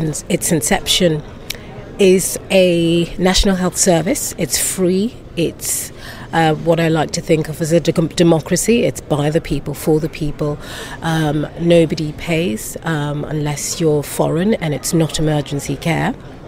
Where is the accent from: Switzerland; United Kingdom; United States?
United Kingdom; London; I'm from London.